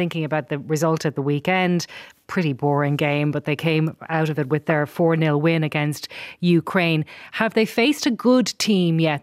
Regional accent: Ireland; then you catch yourself singing along as an Irish person

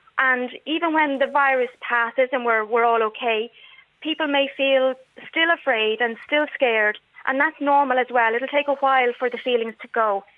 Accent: County Wicklow, Ireland; I'm from Wicklow

